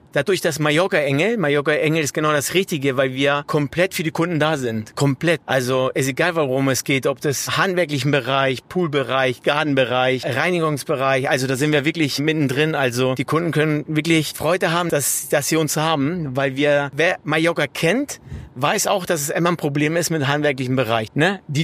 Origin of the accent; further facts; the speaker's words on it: Naples, Campania, Italy; bin aus Italien und direkt aus Neapel.